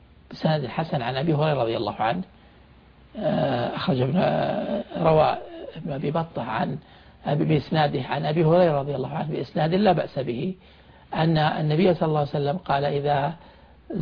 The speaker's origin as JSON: {"language": "Arabic", "country": "Saudi Arabia", "said": "يعني مثلا عندنا في السعودية الرز"}